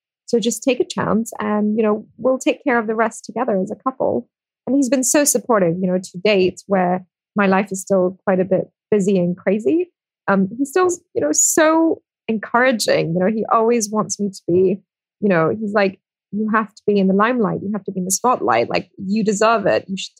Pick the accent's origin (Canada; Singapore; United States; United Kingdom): Singapore; also born or lived in India; So I'm from India and I grew up in Singapore.